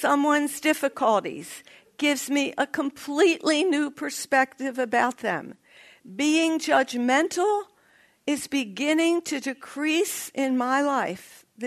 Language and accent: English; Philadelphia, Pennsylvania, United States; also born or lived in Baltimore; I'm from Philadelphia and lived in Baltimore. We say water.